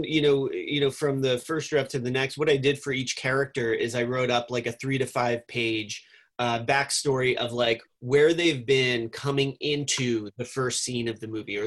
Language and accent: English; New Jersey, United States; But just the influence of being a kid growing up in New Jersey in the 80s and the 90s.